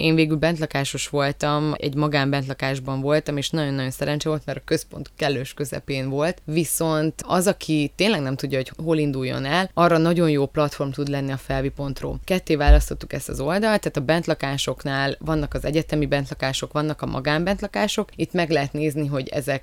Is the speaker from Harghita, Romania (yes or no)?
yes; Odorheiu Secuiesc, Harghita, Romania; now in Cluj-Napoca, Romania; én például székelyudvarhelyi vagyok, és amikor felkerültem úgymond a nagyvárosba, Kolozsvárra